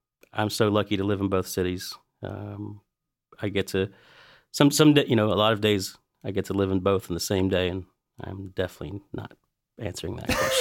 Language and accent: English; Appalachia, United States; it's very similar to the trailer park parties that I grew up with in the Appalachian Mountains.